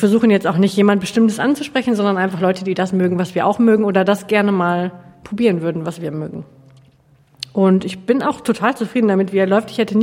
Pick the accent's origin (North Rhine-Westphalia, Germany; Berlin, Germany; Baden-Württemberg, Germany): North Rhine-Westphalia, Germany; Hamm; born there; now in Bielefeld, Germany; Ich bin gebürtig aus dem Ruhrgebiet, aus dem Rand, nämlich aus Hamm und wohne jetzt in Bielefeld und will da auch nicht mehr weg.